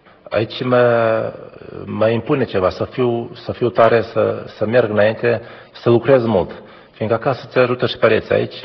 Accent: Drăsliceni, Criuleni District, Moldova; Vin de la Drăsliceni, de lângă Chișinău. Copilăria am făcut-o pe deal de la Drăsliceni, prin pădurile de la Drăsliceni.

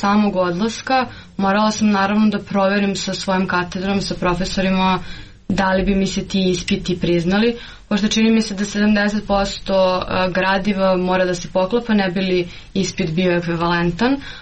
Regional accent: Belgrade, Serbia; now in Bamberg, Germany; zato što sam odrasla u Beogradu, koji je dosta veliki grad u odnosu na Bamberg

